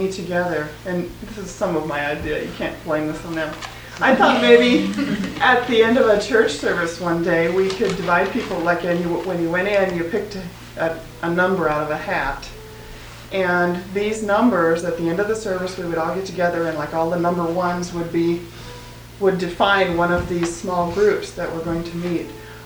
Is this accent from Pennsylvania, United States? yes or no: no; Federal Way, Washington, United States; I'm from Federal Way, Washington